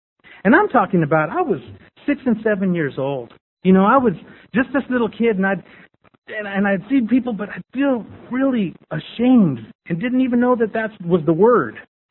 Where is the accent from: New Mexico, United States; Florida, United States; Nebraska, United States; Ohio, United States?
New Mexico, United States; Las Cruces; born or raised there